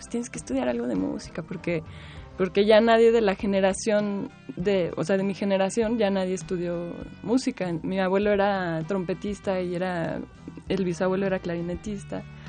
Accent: Guadalajara, Jalisco, Mexico; Pues sí, yo soy tapatía, estudié allá

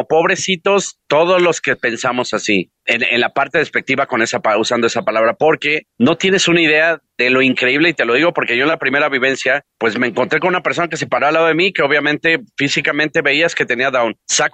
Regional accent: Mexico; Bien mexicanos, bien compartidos, bien sensibles, bien conscientes de lo que está pasando.

